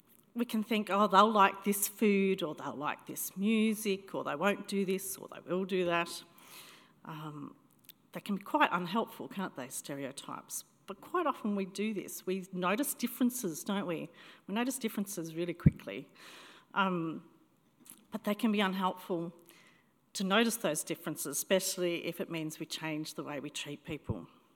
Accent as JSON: {"language": "English", "country": "Australia", "said": "Now, I'm an Australian, and according to the stereotype, I should love sport, and I should love the beach."}